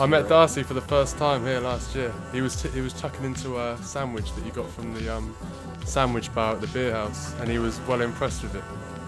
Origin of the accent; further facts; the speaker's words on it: Ipswich, East of England, United Kingdom; now in London, United Kingdom; And I live in London now, but I'm from Ipswich.